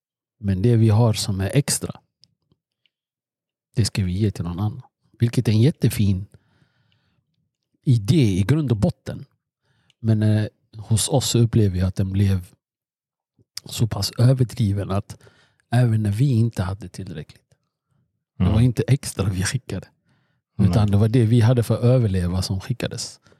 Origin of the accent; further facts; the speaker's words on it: Eritrea; now in Sweden; jag kan bara relatera till mig som eritrean